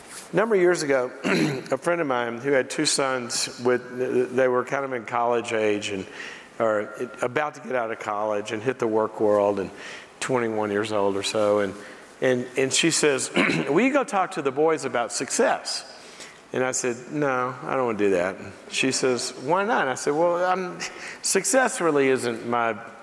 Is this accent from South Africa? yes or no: no; Mississippi, United States; I grew up in Mississippi duck hunting.